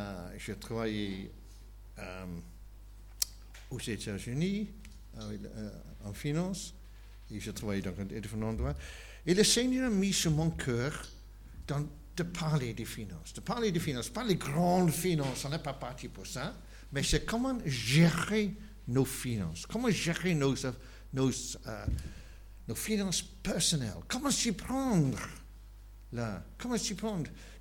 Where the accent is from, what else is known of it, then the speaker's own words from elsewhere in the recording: Wales, United Kingdom; French is a second language; Et moi, je viens d'un petit pays à côté qui s'appelle le Pays de Galles. Donc, nous sommes des Britanniques, mais je ne suis pas anglais.